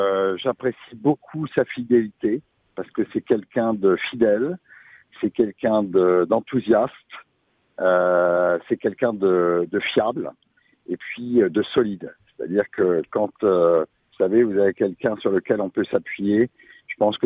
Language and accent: French; Normandy, France; Et moi, je viens de Seine-Maritime, où il pleut tout autant.